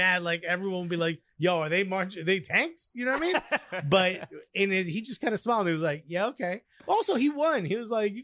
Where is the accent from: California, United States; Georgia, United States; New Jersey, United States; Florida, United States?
New Jersey, United States; Newark; I grew up in Newark, folks.